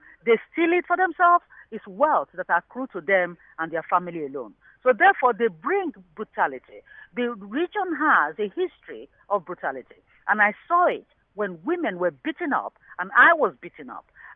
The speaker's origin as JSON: {"language": "English", "region": "Niger Delta", "country": "Nigeria", "said": "I'm from the Niger Delta of Nigeria"}